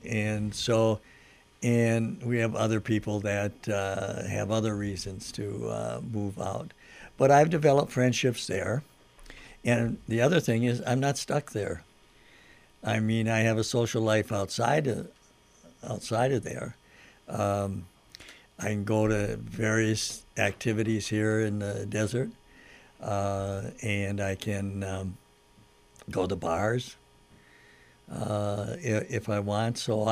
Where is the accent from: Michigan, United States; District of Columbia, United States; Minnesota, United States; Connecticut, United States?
Minnesota, United States; growing up in Minnesota and only having a few months out of the year that you can be outside